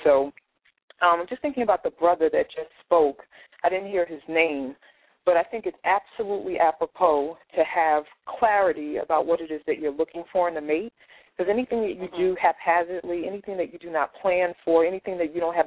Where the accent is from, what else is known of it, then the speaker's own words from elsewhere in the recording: Queens, New York, United States; I'm from Queens.